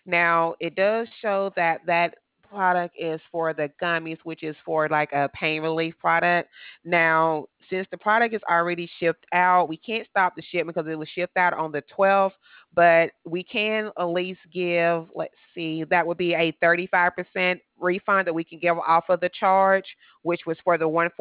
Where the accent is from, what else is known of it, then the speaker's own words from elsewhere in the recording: Alabama, United States; Well, thank you. I'm from Alabama.